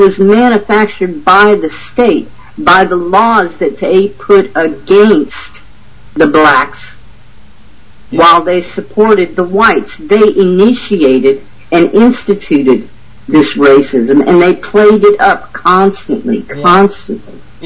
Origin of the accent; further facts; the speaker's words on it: Louisiana, United States; Yeah, you know, I grew up in Louisiana, and people heard me talk about it before.